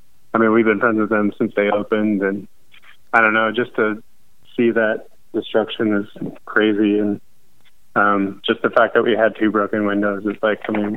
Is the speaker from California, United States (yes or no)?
no; Texas, United States; I grew up in Texas, like tornadoes went through our neighborhood, but I've never been personally in the middle of one.